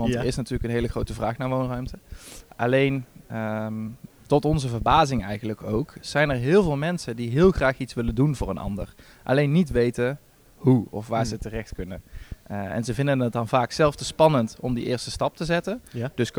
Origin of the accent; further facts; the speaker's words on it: Oss, North Brabant, Netherlands; Ik kom uit Os